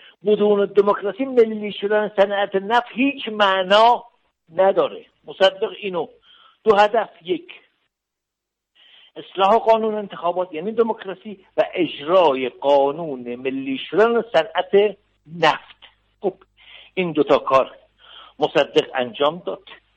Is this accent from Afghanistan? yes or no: no; Iran; من به عنوان یک ایرانی، به عنوان کسی که به دموکراسی و لائیسیته اعتقاد دارم